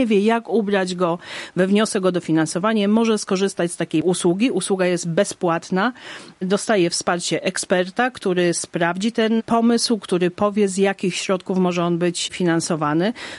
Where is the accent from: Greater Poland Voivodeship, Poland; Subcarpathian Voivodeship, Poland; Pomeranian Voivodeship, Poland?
Subcarpathian Voivodeship, Poland; bo jestem stąd i chcę, żeby Podkarpacie się rozwijało.